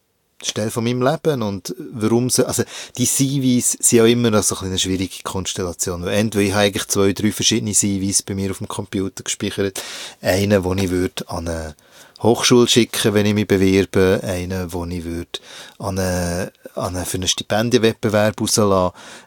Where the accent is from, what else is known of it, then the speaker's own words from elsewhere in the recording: Hinterkappelen, Bern, Switzerland; Also es hat ein paar Bauetappen dort in Hinterkappelen.